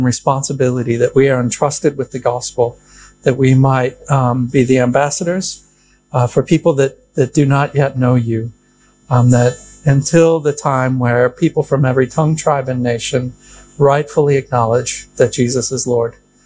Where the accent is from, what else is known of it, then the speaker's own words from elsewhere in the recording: United States; As you probably are aware from the moment I opened up my mouth, if you didn't read the bio, I'm originally from the United States.